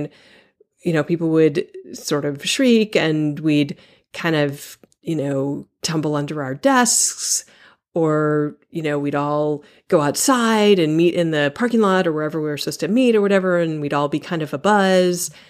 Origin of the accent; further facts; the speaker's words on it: California, United States; Now, I grew up in California. I grew up in earthquake country. I was used to earthquakes.